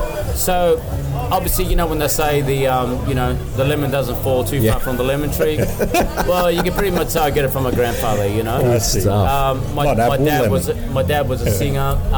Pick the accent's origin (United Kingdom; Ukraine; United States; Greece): Greece; Symi, South Aegean; So my background, I'm from Simi.